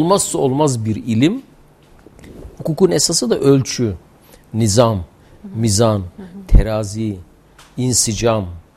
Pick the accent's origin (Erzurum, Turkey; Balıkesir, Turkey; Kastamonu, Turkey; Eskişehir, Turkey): Erzurum, Turkey; Horasan; Ama asıl Erzurum Horasan doğumluyum ben. Soy ismim Kars'la ama ben Erzurumluyum.